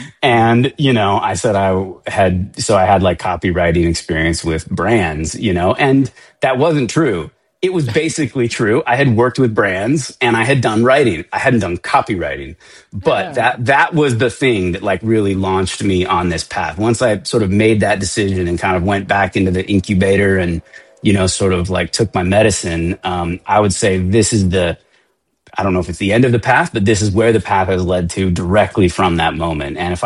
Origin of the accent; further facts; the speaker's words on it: Seattle, Washington, United States; now in Los Angeles, United States; You know, I live in Los Angeles and we don't have seasons here. I'm not from here. I'm from Seattle. Grew up in the rain and clouds